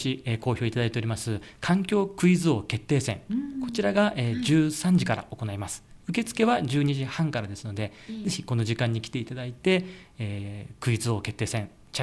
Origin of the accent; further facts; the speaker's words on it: Fujisawa, Kanagawa, Japan; 僕は明治地区に生まれ育っておりまして、この明治地区で初めての藤沢環境フェアになります